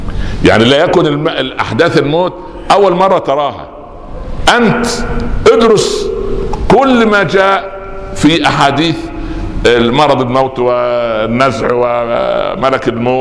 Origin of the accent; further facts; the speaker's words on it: Upper Egypt, Egypt; عندنا في الصعيد يقولوا ايه يضحك بالضحك رخيص